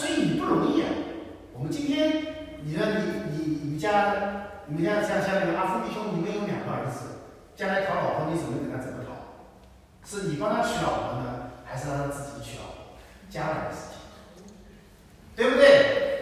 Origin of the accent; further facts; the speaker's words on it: China; 那这个放下跟我们中国人的讲法不一样。